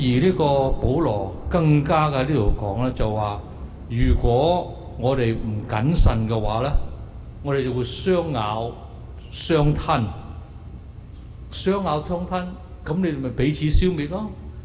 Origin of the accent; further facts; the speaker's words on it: China; 尤其是我哋中國人喎